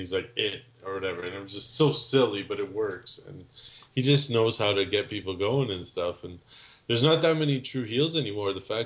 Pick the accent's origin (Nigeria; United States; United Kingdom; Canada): Canada; Yeah, I'm Canadian